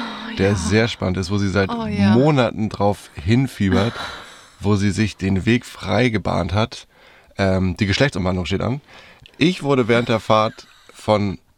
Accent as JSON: {"language": "German", "region": "Northern Germany", "country": "Germany", "said": "Ich komme aus Norddeutschland."}